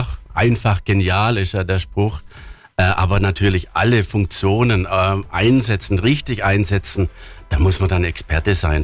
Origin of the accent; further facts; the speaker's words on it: Tübingen, Baden-Württemberg, Germany; Aus Tübingen.